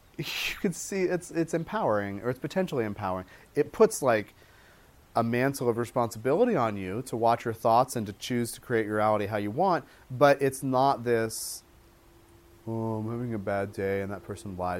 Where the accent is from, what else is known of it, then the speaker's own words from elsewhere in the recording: Tucson, Arizona, United States; And I was like, well, I'm from Tucson. I'm just in that car.